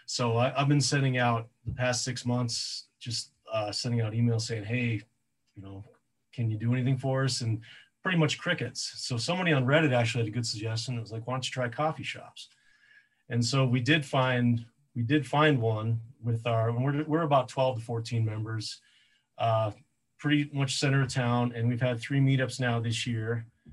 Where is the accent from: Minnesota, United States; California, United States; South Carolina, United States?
Minnesota, United States; Well, from Minnesota, so I'm not from Utah originally, but my wife, I met up in Alaska doing seasonal work. So her family's all here. So I've been here about 5 years now.